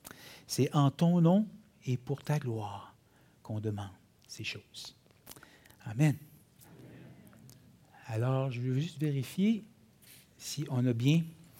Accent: Sept-Îles, Quebec, Canada; moved away as an adult; also born or lived in Port-Cartier; now in Trois-Rivières, Canada; On est de la Côte-Nord, on est de Sept-Îles originairement, mais on a vécu les dernières 23 ans à Port-Cartier. Puis, on a déménagé au centre-ville de Trois-Rivières en juillet 2022

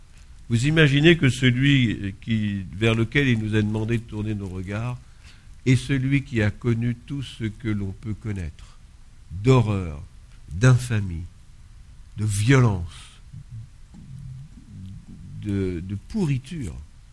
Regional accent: France; Alors, comme je suis français, je me suis dit

